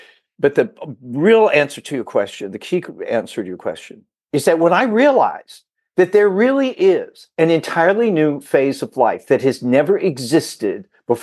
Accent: Southern United States, United States; Now, I grew up in the South. And I remember going to church as a kid

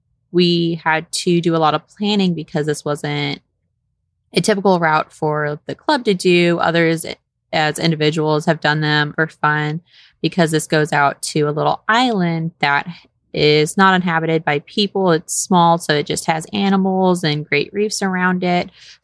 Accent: Texas, United States; Yes, I'm originally born and raised in Texas.

